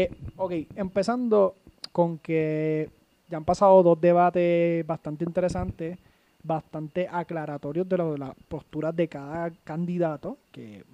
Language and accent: Spanish; Puerto Rico; Entiendo que como ciudadanos puertorriqueños debemos de ya romper con ese bipartidismo